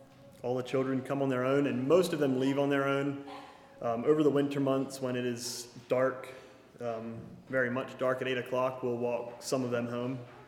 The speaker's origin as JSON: {"language": "English", "town": "Shenandoah", "region": "Pennsylvania", "country": "United States", "said": "Y'all know we're from Shenandoah. I'm sure most of you, probably all of you, have been there at least once. A small coal town up about an hour north of here."}